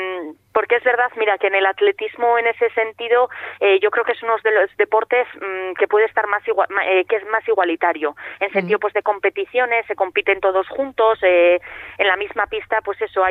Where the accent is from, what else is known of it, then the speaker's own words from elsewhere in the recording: Basque Country, Spain; Yo al final, bueno, soy de Ermo, a un pueblito de aquí de Vizcaya